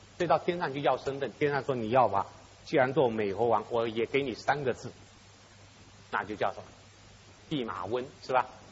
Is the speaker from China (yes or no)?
no; Taiwan; 我在台湾长大之后，我就发现台湾有的时候有这种观念